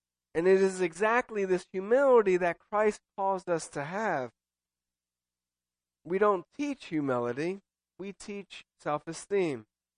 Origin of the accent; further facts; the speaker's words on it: Italy; when I was a kid growing up in Italy, we saw crucifixes. The nuns would come in and teach religion, and I was the Protestant kid